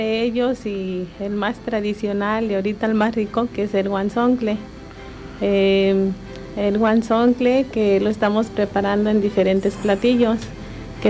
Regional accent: Zacatepec, Morelos, Mexico; vengo del municipio de Zacatepec

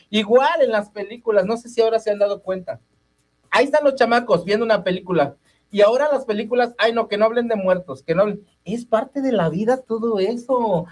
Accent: Tlaltizapán, Morelos, Mexico; Vengo de Tlaltizapán, de las juntas, allá estoy, vivo en las juntas, allá todo, a todo.

